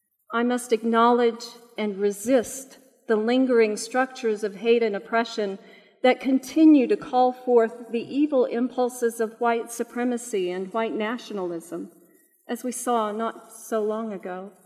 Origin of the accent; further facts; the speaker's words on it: the South, United States; I am a Southerner born and raised. I love the land and the people of the South. I love the rhythm and color of Southern speech.